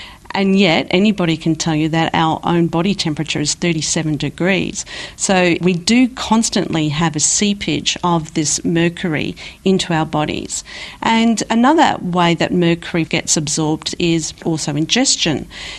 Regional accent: Australia; I also know that as an Australian dentist, when I review my Australian dental literature, there seems to be a strong bias and protection of this amalgam product. And this is one of the things I am also advocating, that we have dental reform here in Australia.

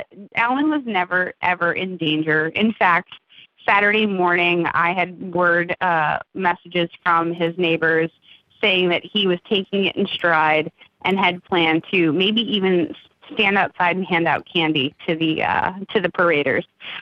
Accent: New Orleans, Louisiana, United States; And I'm from New Orleans, so a parade just was a natural leap for me.

